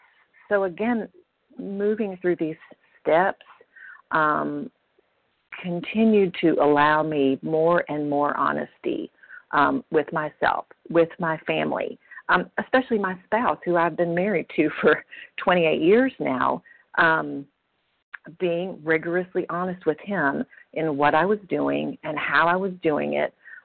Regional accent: Tennessee, United States; now in Oklahoma, United States; grateful recovered compulsive overeater. I'm from Tennessee, currently in Oklahoma.

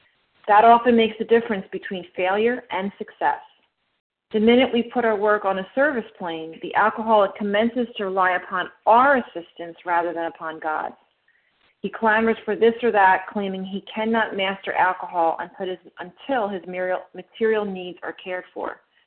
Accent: New Jersey, United States; I'm from South Jersey.

